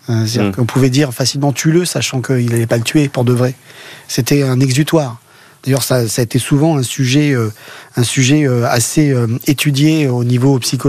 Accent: France; c'est pas les mêmes enjeux économiques que chez nous en France.

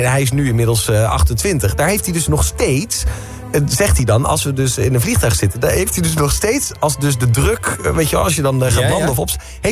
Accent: Deurne, North Brabant, Netherlands; we hadden één boom bij ons om de hoek in Deurne, waar ik vandaan kom opgegroeid, lief kleine dorpje in Brabant.

